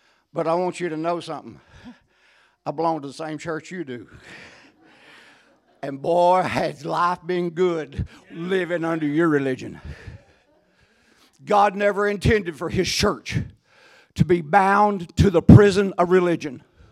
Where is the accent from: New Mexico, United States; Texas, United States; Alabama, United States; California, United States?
Texas, United States; I'm from Texas. I'm part of the y'all team.